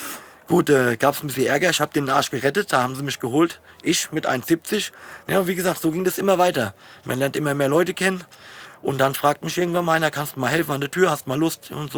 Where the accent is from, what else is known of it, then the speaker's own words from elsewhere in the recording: Offenbach, Hesse, Germany; ich bin in Offenbach groß geworden